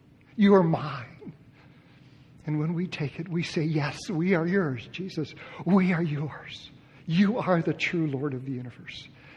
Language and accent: English; Japan; moved away; But I was raised in Japan, and so I just left my homeland. Japan was my home. And came to this country.